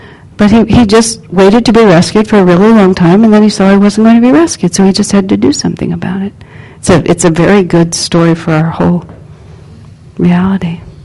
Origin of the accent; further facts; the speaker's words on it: El Paso, Texas, United States; I grew up in El Paso, Texas, and we had to get anywhere from El Paso, you had to drive hours and hours across this flat, featureless desert.